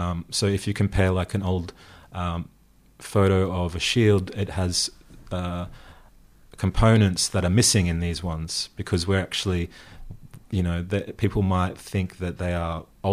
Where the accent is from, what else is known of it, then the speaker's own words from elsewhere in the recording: Papua New Guinea; But we're from Papua New Guinea, so we love rugby league.